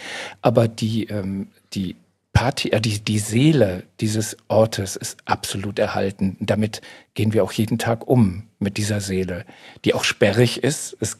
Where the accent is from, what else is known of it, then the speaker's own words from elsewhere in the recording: North Rhine-Westphalia, Germany; moved away; Seit ich weg bin aus dem Ruhrgebiet, bin ich viel authentischer mit meiner Herkunft